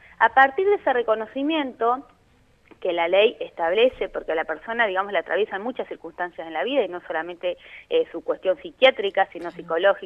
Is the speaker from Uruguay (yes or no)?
no; Carmen de Patagones, Buenos Aires Province, Argentina; Nosotros, Caro, que crecimos en Patagones